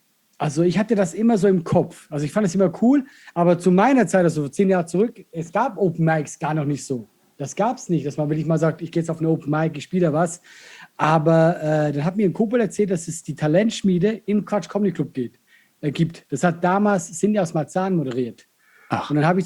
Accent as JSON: {"language": "German", "country": "Switzerland", "said": "ich komme aus der Schweiz, ich möchte Schauspieler werden."}